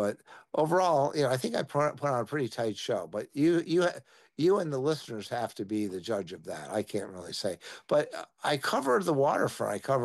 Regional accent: Chicago, Illinois, United States; I'm from Chicago, so when I'm getting down to a blues, I'm getting down in a Chicago sensibility.

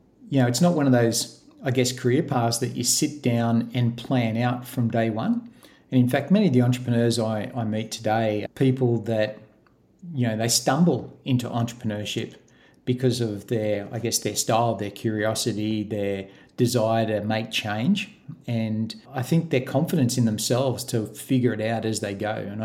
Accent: Gosford, New South Wales, Australia; I grew up in New South Wales in Gosford

